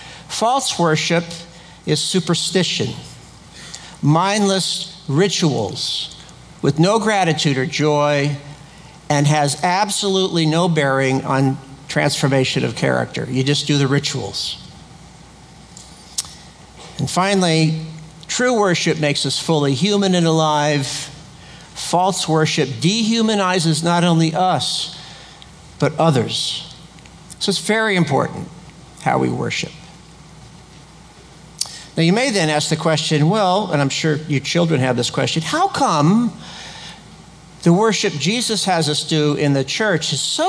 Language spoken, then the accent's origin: English; Encino, California, United States; just a couple blocks from where I grew up in Encino, California, in Southern California.